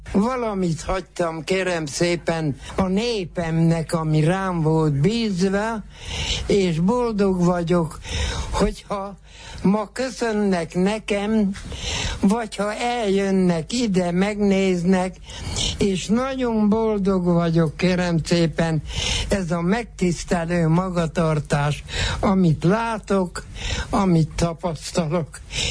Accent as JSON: {"language": "Hungarian", "country": "Romania", "tie": "born or raised there", "said": "nekem az, hogy én magyar állampolgár is vagyok, nem csak román, kérem szépen, hiszen magyar vidéken születtem, magyar közösségben éltem le az életemet, magyar közösségben lakok, városra nem költöztem, falura költöztem"}